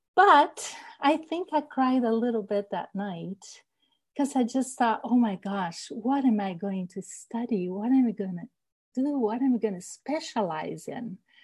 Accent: Rio de Janeiro, Brazil; I grew up in Rio de Janeiro, Brazil. Rio is such a wonderful, beautiful city. It has the white sand beaches and all the mountains and even forests inside the city. But it's a city.

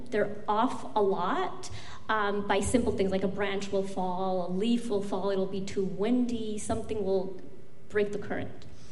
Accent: California, United States; So I grew up in Northern California. I'm part of a big family. I was an immigrant. I grew up undocumented, blind in public schools.

